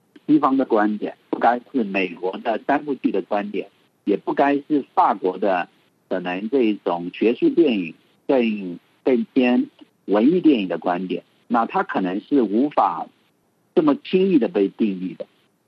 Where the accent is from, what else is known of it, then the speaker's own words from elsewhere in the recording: Myanmar; 特别对我这种来自于比较偏远的一个地区缅甸，然后相对我们在地的电影并不那么发达的一个状况下